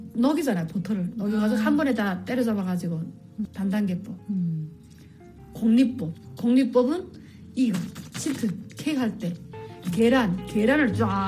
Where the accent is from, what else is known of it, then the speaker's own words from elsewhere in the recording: South Korea; now in United States; 나 한국에서 왔는데 이렇게 해서 이렇게 하는 사람이다.